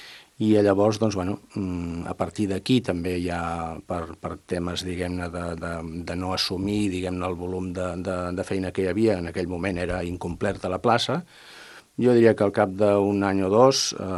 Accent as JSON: {"language": "Catalan", "town": "Sant Pere de Ribes", "region": "Catalonia", "country": "Spain", "said": "vaig tenir l'oportunitat de fer unes suplències al meu poble, que jo sóc de Sant Pere de Ribes, haver unes suplències a l'estiu."}